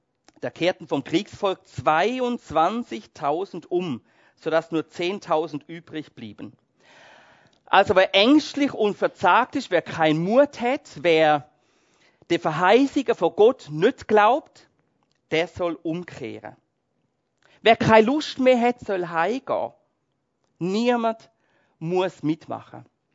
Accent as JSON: {"language": "German", "country": "Switzerland", "said": "Irgendwie geht uns doch das als Christen, als Schweizer gegen den Strich, oder?"}